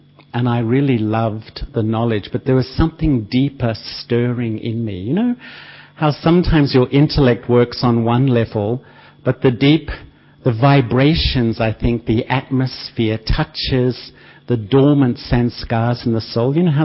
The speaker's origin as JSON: {"language": "English", "country": "Australia", "also_born_or_lived": "London, United Kingdom", "said": "even though I'm from Australia, I was living in London at the time."}